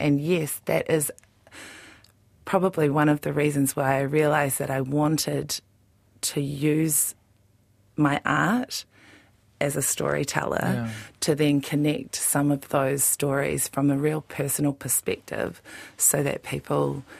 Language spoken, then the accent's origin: English; Auckland, New Zealand; I think when I was growing up on the North Shore